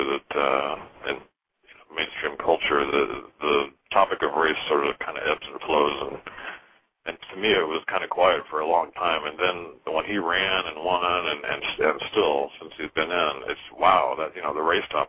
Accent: Midwest, United States; I grew up in the Midwest, and I knew people who were, you know, half black and half white.

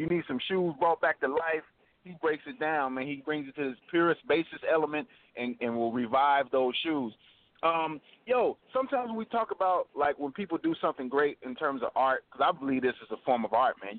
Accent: Chicago, Illinois, United States; now in Dallas, United States; You know, me myself, born and raised in Chicago. Even I had to abscond. You know, I had to go. I'm in Dallas at this point.

